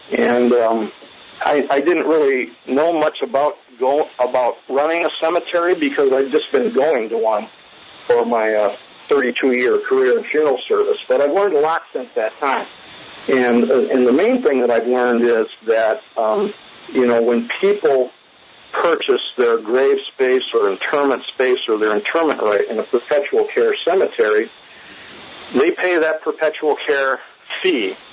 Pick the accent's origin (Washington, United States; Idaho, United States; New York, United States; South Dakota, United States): South Dakota, United States; Sioux Falls; I'm from Sioux Falls, South Dakota. I live in District 14, officially